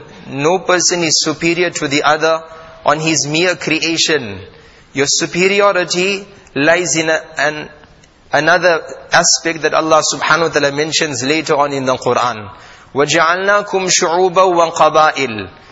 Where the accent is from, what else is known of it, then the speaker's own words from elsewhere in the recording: South Africa; That I'm a South African, or you're a person is an American